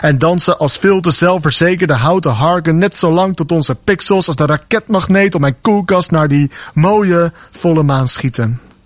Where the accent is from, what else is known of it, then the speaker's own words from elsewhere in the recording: Amsterdam, North Holland, Netherlands; born there; now in Oudorp, Netherlands; Ik ben 24 jaar. Ik ben geboren in Amsterdam en woon sinds 3 jaar. Tijd gaat snel in Oudorp